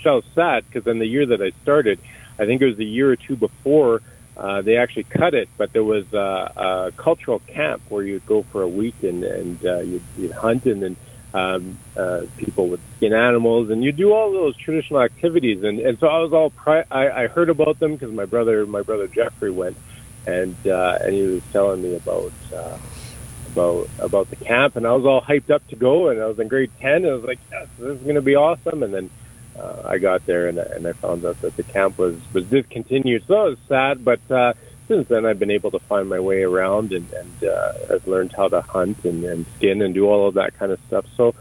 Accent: Calgary, Alberta, Canada; I grew up actually in the traditional territory of the Forest Lawn community here in Calgary. So I'm born and raised here in Calgary, and I graduated from the Plains Indians Cultural Survival School

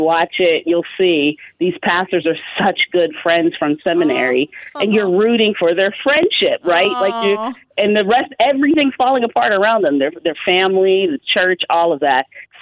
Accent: Pittsburgh, Pennsylvania, United States; I've been traveling back and forth to my hometown of Pittsburgh to be with the actors and singers

